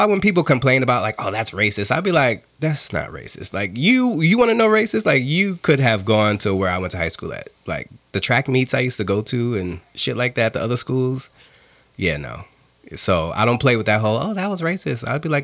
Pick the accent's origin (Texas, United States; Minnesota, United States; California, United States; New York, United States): New York, United States; I'm like, no, you think I'm cool because I'm from New York.